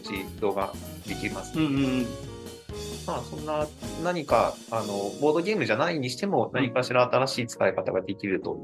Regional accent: Shizuoka, Japan; 私もそもそも地元静岡なんですよ、

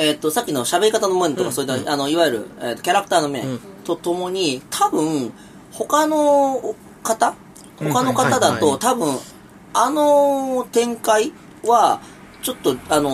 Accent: Nagoya, Aichi, Japan; 私は名古屋です。

